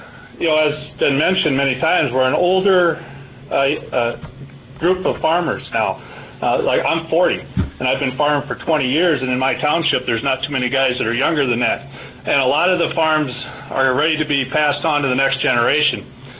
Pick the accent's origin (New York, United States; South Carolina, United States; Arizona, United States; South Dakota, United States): South Dakota, United States; Wilmot; I'm a farmer from Wilmot.